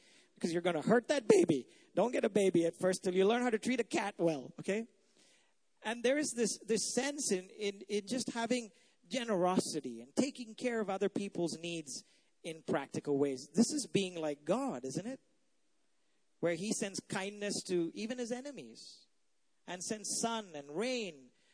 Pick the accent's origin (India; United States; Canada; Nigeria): India; that I'm from India, where we're hospitable.